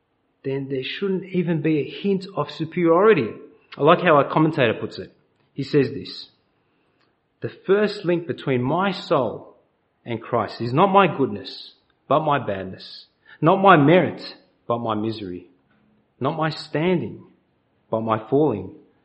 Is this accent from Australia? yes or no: yes; Australia; I was born in Australia, the lucky country, and had the privilege of growing up here.